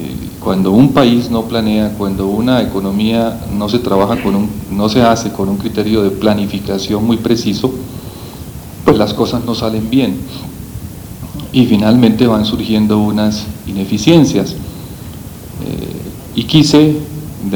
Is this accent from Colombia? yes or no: yes; Colombia; una circunstancia que a uno como colombiano le preocupa